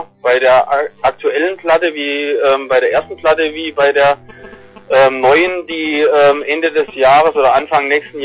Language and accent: German; Triberg, Baden-Württemberg, Germany; Aus dem Schwarzwald, ja, also wie gesagt, das ist eigentlich verteilt. Ich wohne eben hier in Triberg im Schwarzwald, das ist so ein kleines Nest, so mit Wasserfällen und so.